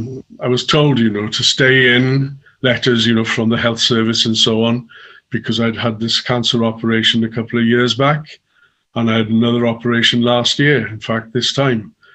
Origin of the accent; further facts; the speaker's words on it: Llanybydder, Wales, United Kingdom; now in London, United Kingdom; growing up in Llanabadda, going to Lampeter School